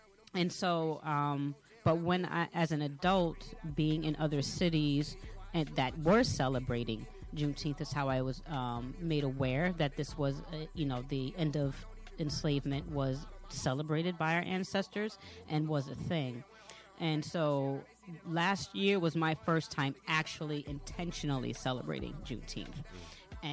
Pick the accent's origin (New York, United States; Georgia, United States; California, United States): New York, United States; New York City; also born or lived in Hempstead / Staten Island / the Bronx; I grew up initially in New York City. We bounced around a lot growing up, Hempstead, Long Island, Staten Island, the Bronx.